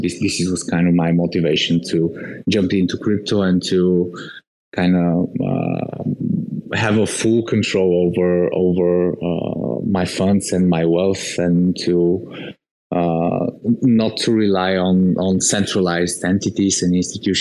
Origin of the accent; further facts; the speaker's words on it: Sofia, Sofia City, Bulgaria; English is a second language; I'm born and raised in Sofia, which is the capital of Bulgaria and Eastern Europe country.